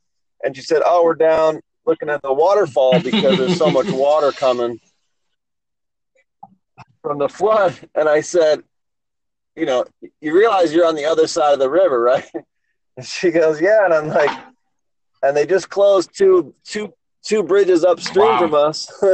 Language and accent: English; New York, United States; whenever I travel, people say, where are you from? And I say, New York. And they're like, oh, that must be so exciting. I'm like, no, not that part.